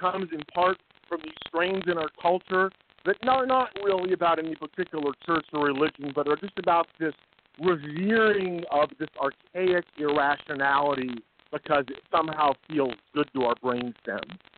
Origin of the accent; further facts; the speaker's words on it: Fairfield, Iowa, United States; My mother was Polish, and she was Catholic. So as I was growing up in Fairfield, Iowa, they took us to the Episcopal Church.